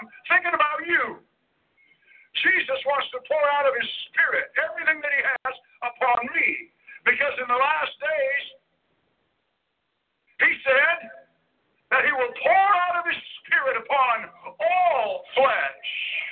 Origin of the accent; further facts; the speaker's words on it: Montana, United States; okay, I know I'm from Montana, but we add 24 hours in a day three times and get up 72 hours.